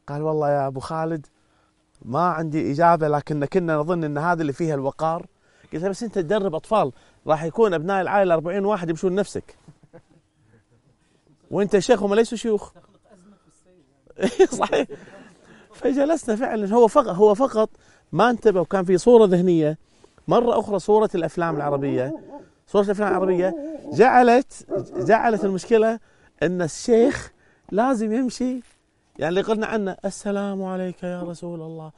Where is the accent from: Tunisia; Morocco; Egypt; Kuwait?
Kuwait; accent: Kuwaiti; نتكلم لهجة الكويتية البحتة